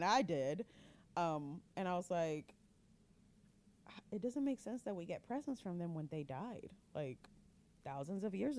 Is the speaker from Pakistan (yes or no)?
no; Puerto Rico; Me, for example, I grew up in Puerto Rico